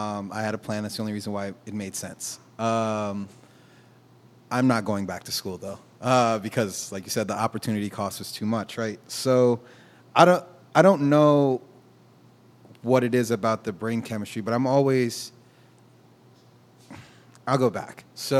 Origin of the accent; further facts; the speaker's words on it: Harlem, New York, United States; So I looked at it and I said, I'm originally from Harlem.